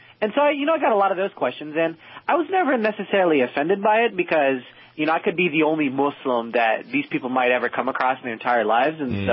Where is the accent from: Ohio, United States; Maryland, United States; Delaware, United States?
Ohio, United States; Reynoldsburg; Well, ethnically, I'm Indian, but I was born and raised in Ohio. Grew up in a small town called Reynoldsburg.